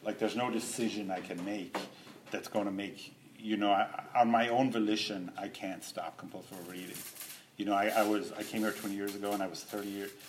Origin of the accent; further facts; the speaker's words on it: west of Ireland, Ireland; I'm from Ireland, I grew up there, I grew up on a farm on the West Coast